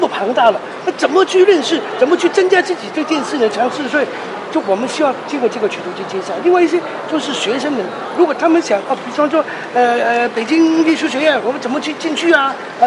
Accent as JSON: {"language": "Chinese", "country": "Hong Kong", "said": "看怎么扎根在我们香港，扎根我们的中国"}